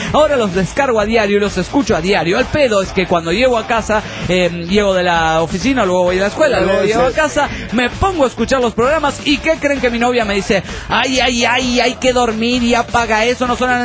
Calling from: Tijuana, Baja California, Mexico; de Tijuana, México. Aquí en Tijuanita

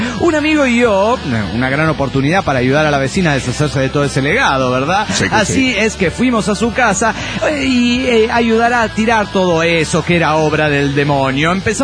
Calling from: Atlanta, Georgia, United States; de Atlanta, Georgia.

